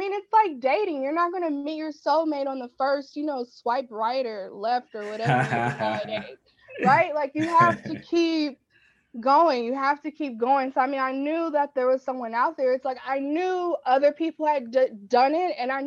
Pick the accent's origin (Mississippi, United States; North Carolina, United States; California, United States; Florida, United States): California, United States; Los Angeles; me, young Black woman in LA, I am able to do a deal in my hometown.